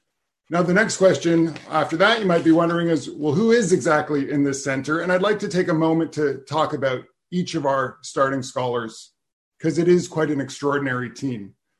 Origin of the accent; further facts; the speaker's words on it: Canada; my home country of Canada